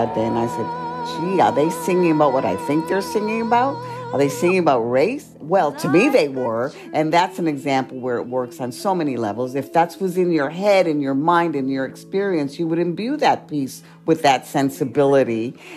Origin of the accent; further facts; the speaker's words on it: Bronx, New York, United States; I am Puerto Rican from the Bronx, and I was raised in the 50s